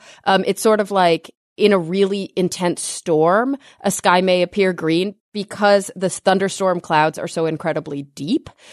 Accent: Texas, United States; But when I was growing up in Texas, there were storm drains everywhere, rained constantly.

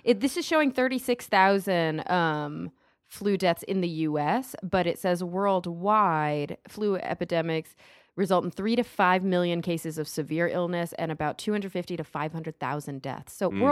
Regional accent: Texas, United States; also born or lived in New York / Los Angeles; In the U.S., I grew up in Texas, then

